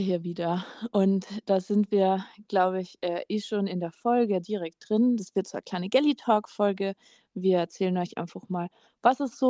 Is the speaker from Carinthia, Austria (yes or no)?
yes; Carinthia, Austria; ich bin ja aus Österreich, das wisst ihr ja. Und vor allem bei uns in Kärnten sind Dirndl, also tragt man das halt schon öfter.